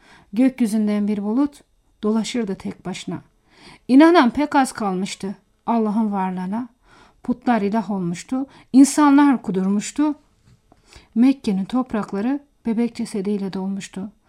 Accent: Yazıhan, Malatya, Turkey; born there; Evet, Malatya Yazıhan ilçesinde dünyaya geldim.

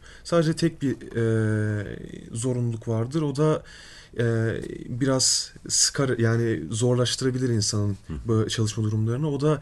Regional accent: Ankara, Turkey; born there; 1992 yılında Ankara'da doğdum.

